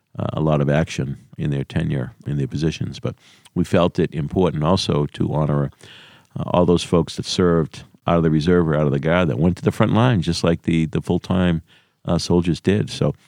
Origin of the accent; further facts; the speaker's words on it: Montclair, New Jersey, United States; I grew up in Montclair.